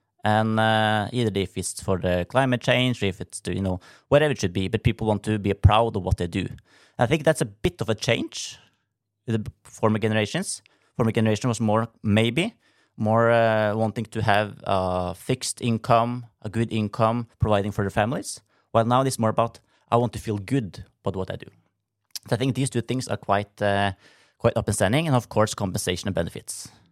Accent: Drammen, Buskerud, Norway; now in Stavanger, Norway; But I'm from Drammen, so I'm from the eastern part of Norway.

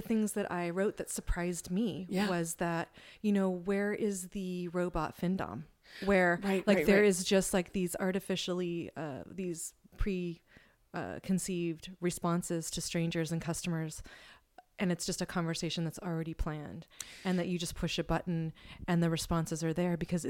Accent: Humboldt, California, United States; Like, I grew up in Humboldt, so like pot is just like, it's the wallpaper.

